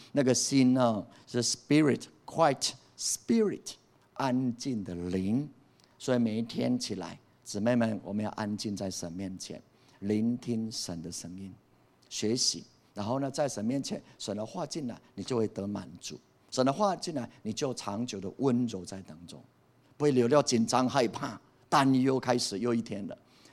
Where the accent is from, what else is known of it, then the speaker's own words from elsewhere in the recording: Taiwan; 用我们台湾话就难逃给了